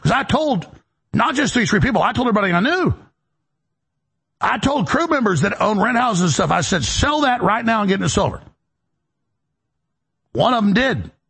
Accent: Texas, United States; I mean, I guess I'm just a Texan.

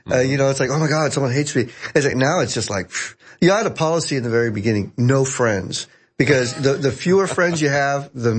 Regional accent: Texas, United States; now in Los Angeles, United States; I love Texas too. I'm from Texas. But it's like, no, I love LA.

